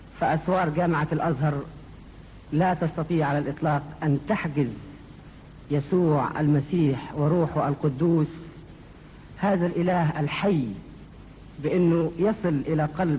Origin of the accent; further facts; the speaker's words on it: Egypt; moved away; إحنا اللي جينا من مصر وتركنا وطننا ورانا من جراء العذابات والاضطهاد